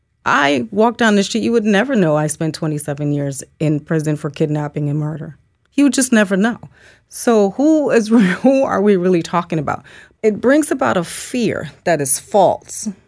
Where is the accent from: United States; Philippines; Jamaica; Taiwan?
Jamaica; because I come from Jamaica, the island of Jamaica.